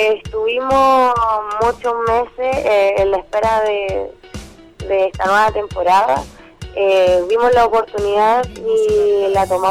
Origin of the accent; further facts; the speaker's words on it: Curicó, Maule, Chile; que vengo de Curicó, que estas son mis raíces, y también dejar bien parado Curicó.